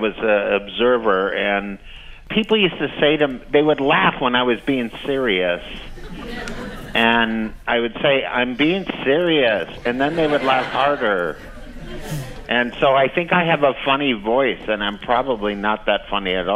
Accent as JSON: {"language": "English", "region": "Minnesota", "country": "United States", "tie": "born or raised there", "said": "Yeah, I'm 10th of 11 children."}